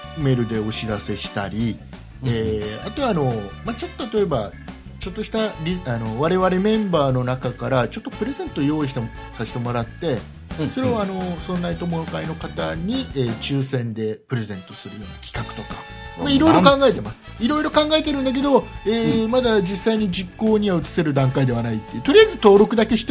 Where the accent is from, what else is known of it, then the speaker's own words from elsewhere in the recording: Chiba, Japan; 千葉県、僕の地元千葉県が意外とね